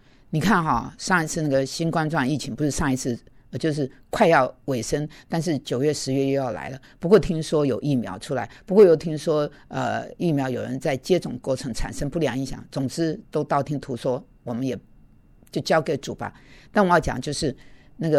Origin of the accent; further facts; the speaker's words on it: Taiwan; now in New York, United States; 有点像我们台湾人讲别墅吧